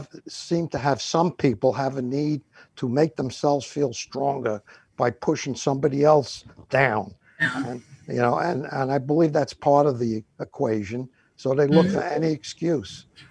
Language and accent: English; New York, United States; You know, I'm down in Jacksonville, Florida, all of a sudden, a native New Yorker.